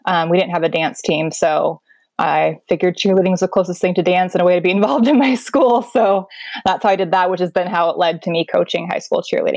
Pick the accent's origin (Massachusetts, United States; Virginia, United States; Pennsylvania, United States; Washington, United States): Washington, United States; Chinook; I actually worked at a coffee shop in my hometown, and it was right on the port. It was the port of Chinook there.